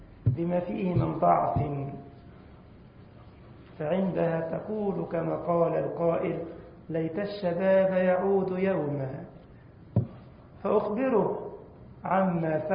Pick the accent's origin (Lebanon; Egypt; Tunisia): Egypt; هنقول لك زي يقولوا عندنا في مصر: ده أصل ديت ولا إيه؟